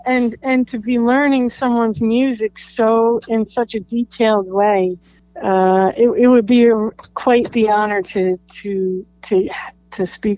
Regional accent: New Jersey, United States; now in Long Island, United States; I'm from New Jersey originally.

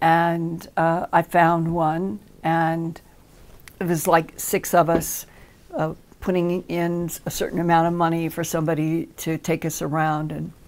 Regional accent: United States; where I was staying as an American with this small group in Cusco

